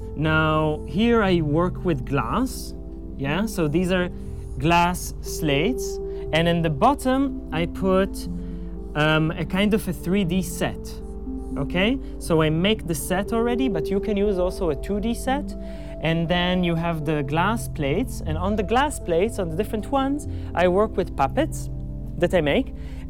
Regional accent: Israel; I come from Israel.

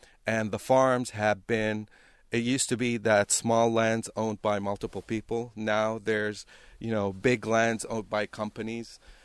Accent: Lebanon; also born or lived in San Francisco; I'm from Lebanon. I'm from the Middle East.

